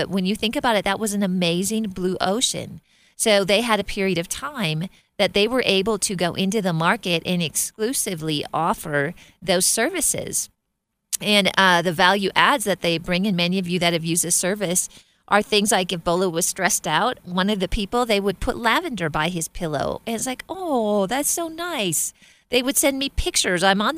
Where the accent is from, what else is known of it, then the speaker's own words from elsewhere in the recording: Minnesota, United States; I'm from Minnesota, so we would say, you know, make hay while the sun is shining.